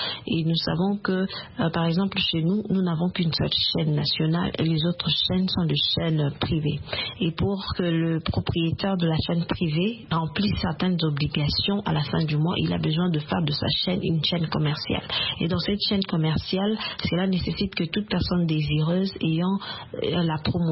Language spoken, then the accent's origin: French; DR Congo; particulièrement chez nous en République démocratique du Congo.